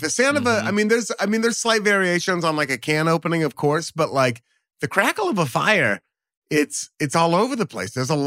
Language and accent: English; Beaverton, Oregon, United States; I'm from Beaverton, Oregon.